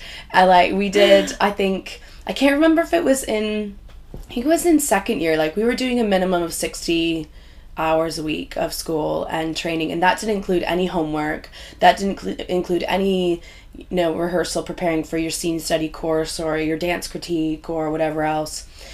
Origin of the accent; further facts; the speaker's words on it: Canada; I'm from Canada, and I was applying to different places in Toronto.